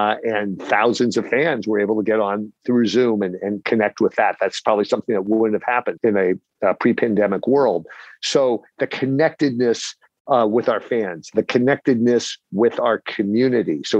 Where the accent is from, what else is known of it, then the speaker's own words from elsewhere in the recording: San Francisco, California, United States; we would get on the bus, the municipal railway bus, growing up in San Francisco, and go out to Candlestick